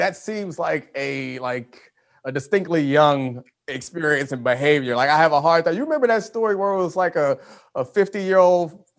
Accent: Baltimore, Maryland, United States; growing up in Baltimore, I really liked club music when I was growing up.

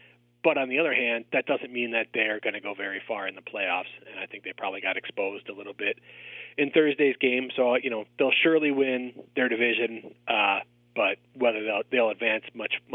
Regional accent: Detroit, Michigan, United States; Boy, I got to tell you, I grew up in Detroit, and watching the NFL on Thanksgiving was a tradition from the time I can remember.

